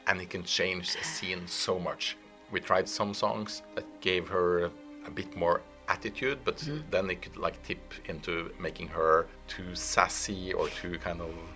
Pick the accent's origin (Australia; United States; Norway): Norway; Well, I grew up in Norway, and every time a big new Hollywood blockbuster movie would come on, we would all run to the theaters.